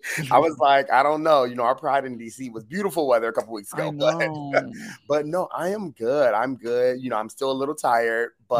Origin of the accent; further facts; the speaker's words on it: Dayton, Ohio, United States; also born or lived in Youngstown; So I always say my hometown is actually Dayton, Ohio, but my birthplace is Youngstown.